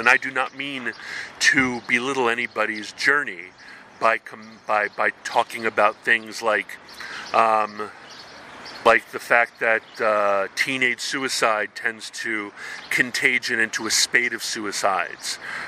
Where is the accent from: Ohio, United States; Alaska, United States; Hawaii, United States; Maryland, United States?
Hawaii, United States; moved away; So I grew up in Hawaii, where being a third spirit or third gender or non-binary or gay, or actually more like transgender or third spirit, was perfectly, completely normal in Hawaii nei.